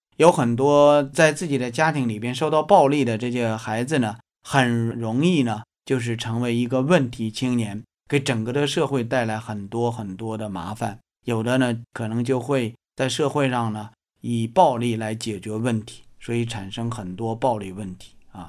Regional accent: China

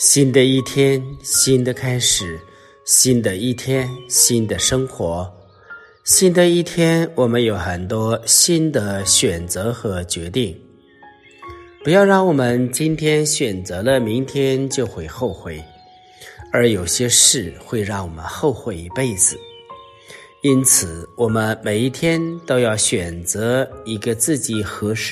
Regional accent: China; 我们中国人说，人为财死，鸟为食亡，这是描述了人们的现状。

